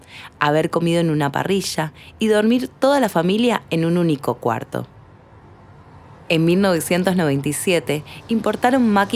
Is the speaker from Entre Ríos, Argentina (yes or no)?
no; La Plata, Buenos Aires Province, Argentina; Entre el 2011 y 2013 viví en la ciudad de La Plata, mi ciudad de origen. Hacía poco había vuelto de una beca en China